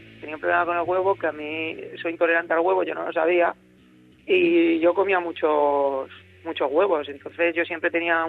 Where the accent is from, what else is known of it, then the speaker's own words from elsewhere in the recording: Carrión de Calatrava, Castilla-La Mancha, Spain; Soy de Carrión de Calatrava, sí, pero paso mucho tiempo aquí en Valencia.